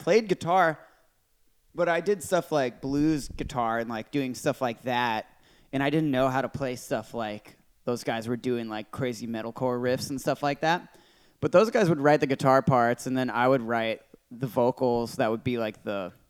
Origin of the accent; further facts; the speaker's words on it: Danville, California, United States; also born or lived in Orange County / Concord / Walnut Creek; Well, I'm from a lot of places, kind of all over California. I grew up moving around, born in Orange County, lived in Concord, Walnut Creek, Danville is where I went to high school.